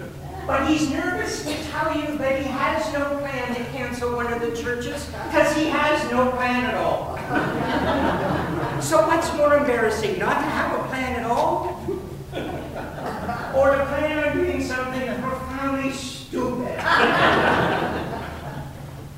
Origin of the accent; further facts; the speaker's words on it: Simcoe, Ontario, Canada; And I'm from Simcoe, so I gotta tell you.